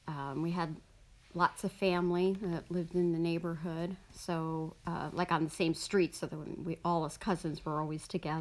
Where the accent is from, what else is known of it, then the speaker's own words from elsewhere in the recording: East Haven, Connecticut, United States; I grew up in East Haven, Connecticut.